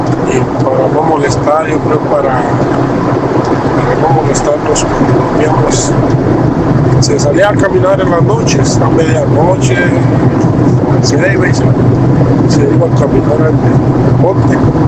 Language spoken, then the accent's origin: Spanish; Pénjamo, Guanajuato, Mexico; Nosotros somos de la Sierra de Pénjamo y allí hay una barranca cerca de donde vivimos